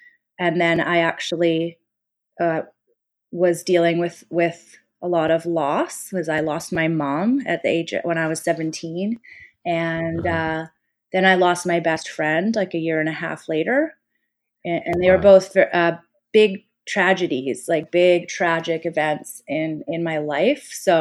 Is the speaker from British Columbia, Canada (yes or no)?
yes; North Vancouver, British Columbia, Canada; I think while I grew up in Lynn Valley, right? So on the North Shore of Vancouver.